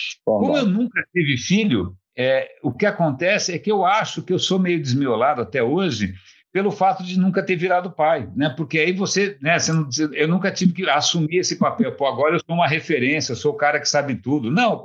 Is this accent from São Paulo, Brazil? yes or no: yes; São Paulo, Brazil; eu nasci na Rua Nestor Pestana, aqui em São Paulo, e cresci na Rua São Luís. Eu sou a criatura mais urbana, eu morava praticamente na própria República